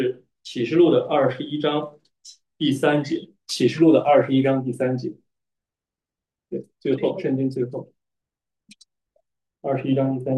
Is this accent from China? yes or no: yes; China; 我们中国人讲俗话的是讲的倔驴嘛